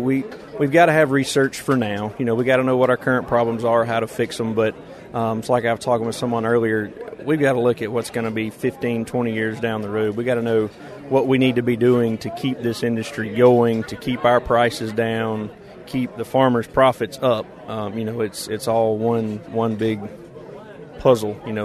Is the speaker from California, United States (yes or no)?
no; Columbia, Alabama, United States; I'm from Columbia, Alabama. Grew up on a peanut farm. My dad and his brother still have it, about 3,500 acres, peanuts and cotton.